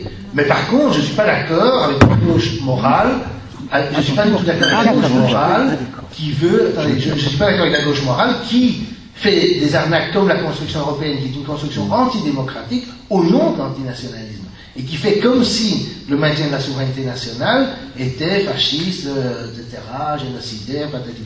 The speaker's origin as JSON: {"language": "French", "country": "Belgium", "tie": "born or raised there", "said": "Quand j'étais jeune en Belgique, on riait de lui"}